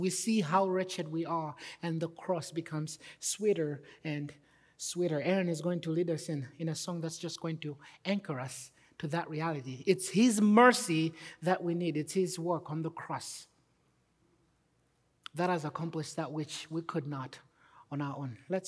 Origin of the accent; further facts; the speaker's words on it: Malawi; I'm originally from Africa, for those who do not know, Malawi specifically.